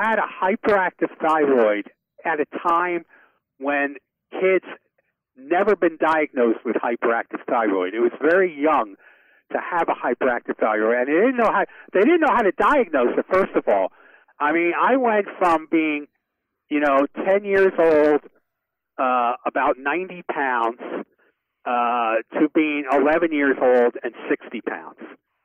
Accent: Brooklyn, New York, United States; I grew up in Brooklyn.

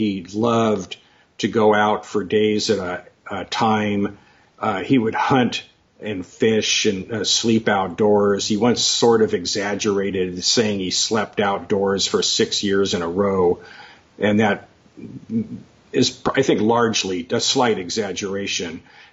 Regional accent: California, United States; Because I felt as a Californian, like I was almost a poacher, you know, invading Texas and stealing one of their great stories.

